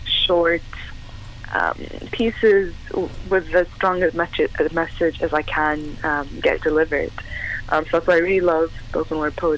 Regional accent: Canada; also born or lived in Saudi Arabia; now in Ireland; No, I grew up actually in Canada first, and then I moved back to where I'm originally from, to Saudi Arabia, for about 9 years, and then I moved to Ireland in 2010.

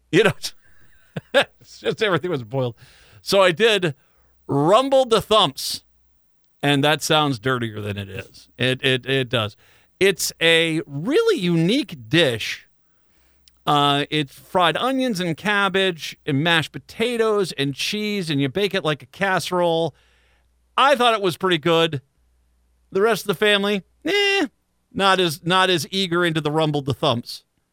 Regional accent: Scotland, United Kingdom; I'm Scottish. I've already veered off course.

